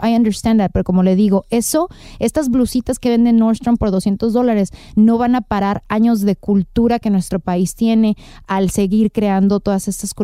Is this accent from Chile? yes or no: no; Mexico; a mí como mexicana, a mí eso me enorgullece.